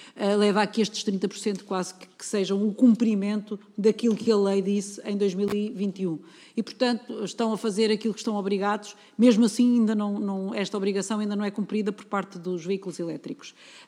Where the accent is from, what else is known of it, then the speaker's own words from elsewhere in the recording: Beira, Portugal; apesar de também a conhecer enquanto Beirã